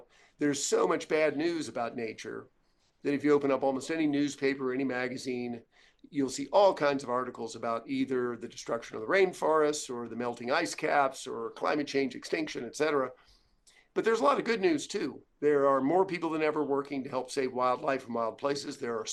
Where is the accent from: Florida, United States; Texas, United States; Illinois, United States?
Florida, United States; Yes, I grew up in Central Florida back in the days before air conditioning.